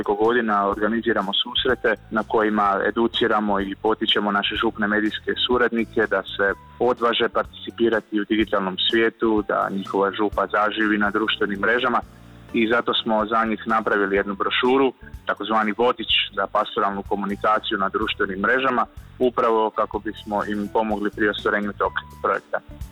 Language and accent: Croatian; Croatia; Kod nas u Hrvatskoj je to početkom ovog mjeseca kao prva organizacija napravila